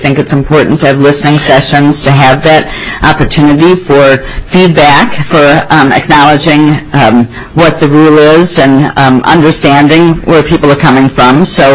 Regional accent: Houston, Minnesota, United States; outside of Houston, Minnesota, so if I thought Representative Mahoney said he was in Houston, that's my hometown, my home area, which is in the southeasternmost county in Minnesota.

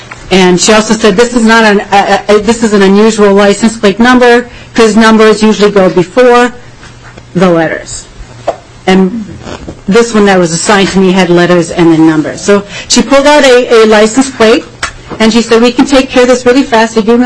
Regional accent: Waterville, Minnesota, United States; I'm from Waterville.

